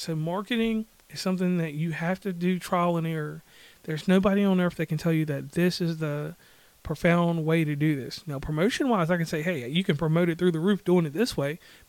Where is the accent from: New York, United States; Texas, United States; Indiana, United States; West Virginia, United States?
West Virginia, United States; from West Virginia and Commonplace.